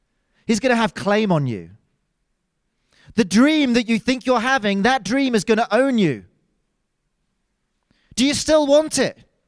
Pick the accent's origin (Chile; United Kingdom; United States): United Kingdom; Actually, I am ruled by a king. Technically, I'm British.